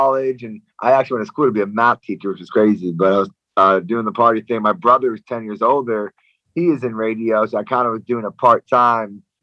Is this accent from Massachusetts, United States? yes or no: yes; Framingham, Massachusetts, United States; but I grew up in Framingham out here in Mass. I went to Stonehill out here in Mass.